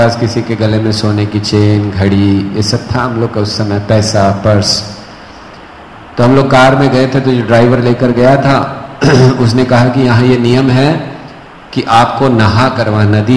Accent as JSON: {"language": "Hindi", "town": "Mumbai", "region": "Maharashtra", "country": "India", "tie": "born or raised there", "also_born_or_lived": "North India", "said": "हम उत्तर भारत से हैं, लेकिन हम लोग बॉम्बे में बड़े हुए"}